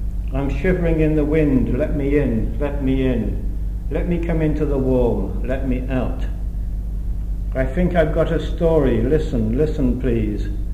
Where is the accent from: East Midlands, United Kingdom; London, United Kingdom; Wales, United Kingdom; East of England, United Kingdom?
Wales, United Kingdom; Aberystwyth; and since I grew up in Aberystwyth, on a clear day you can see Bardsey.